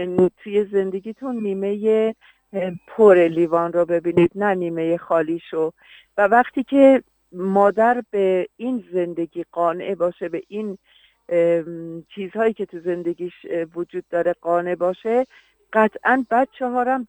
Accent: Yazd, Iran

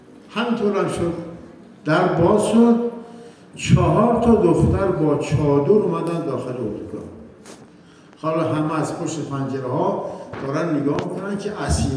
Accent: Iran; ما ایرانی هستیم، ما قوم آریایی هستیم

